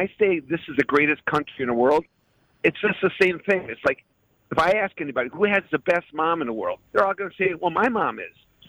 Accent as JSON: {"language": "English", "town": "Milwaukee", "region": "Wisconsin", "country": "United States", "tie": "born or raised there", "said": "I grew up in Milwaukee."}